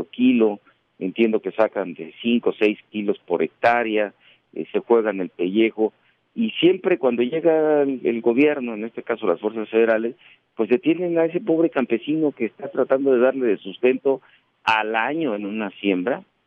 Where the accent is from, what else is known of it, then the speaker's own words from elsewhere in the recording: Guerrero, Mexico; soy guerrerense, soy senador de la República de Guerrero